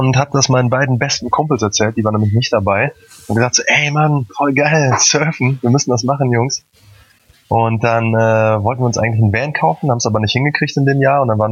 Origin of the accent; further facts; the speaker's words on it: Münster, North Rhine-Westphalia, Germany; moved away as an adult; Also ich komme aus Münster, gebürtig. Und habe da mein Leben gelebt, irgendwie bis bis ich 25 war.